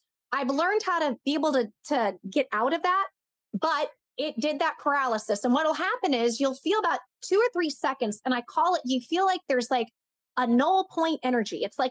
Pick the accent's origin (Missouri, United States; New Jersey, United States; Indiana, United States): Missouri, United States; Blue Springs; There was one where I grew up in Blue Springs, Missouri, where right around there, Independence, Blue Springs, I saw every night.